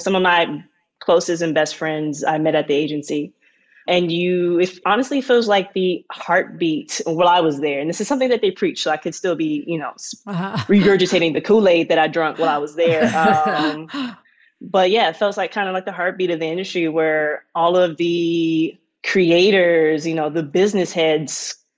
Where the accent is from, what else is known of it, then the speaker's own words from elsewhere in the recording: Maryland, United States; so I'm from the East Coast, Maryland. I did a lot of my growing up there. My dad was in the Air Force, so I traveled around a bit when I was younger.